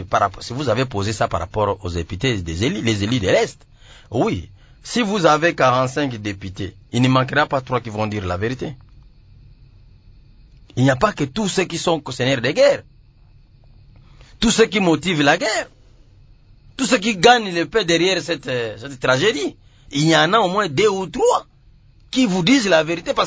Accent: Selembao, Kinshasa, DR Congo; Parce que je viens de Selembao.

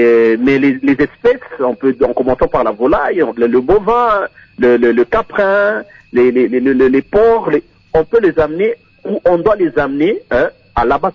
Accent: DR Congo; Mais ici, chez nous, au Congo, jusque-là, je ne l'ai pas encore vu.

